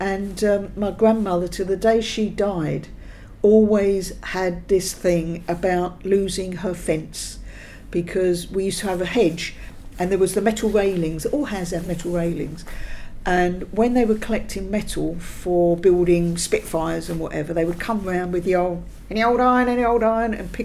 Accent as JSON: {"language": "English", "town": "Manor Park", "region": "London", "country": "United Kingdom", "tie": "born or raised there", "said": "I was born in Manor Park and I still live in Manor Park."}